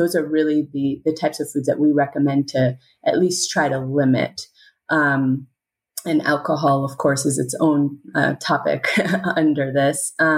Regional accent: India; And then I'm Indian, so I would have to mention turmeric.

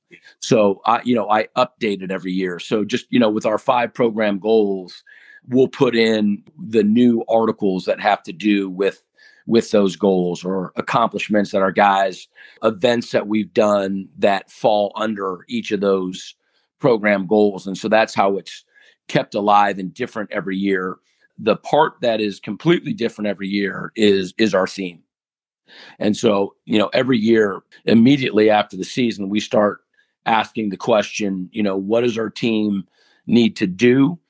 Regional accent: Ohio, United States; And I'm from Seattle in Ohio, so I don't know Youngstown State or anything like that.

